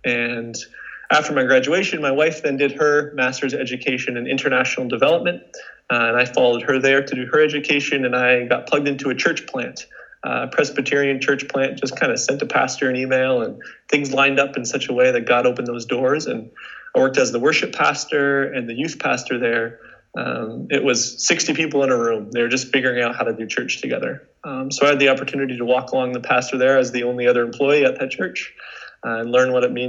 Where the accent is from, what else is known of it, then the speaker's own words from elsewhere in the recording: Ontario, Canada; I was born in Ontario in Canada, Southern Ontario, near Niagara Falls. And I grew up in a Christian home, three Christian brothers, Christian dog, and Christian parents. So very much grew up in the Southern Ontario is this kind of Dutch Reformed Christian bubble.